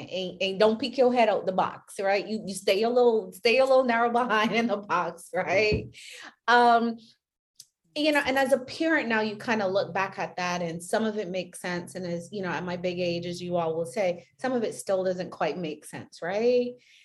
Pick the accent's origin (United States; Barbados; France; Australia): Barbados; Now, again, I'm from Barbados, and you talk about traditional two-parent household.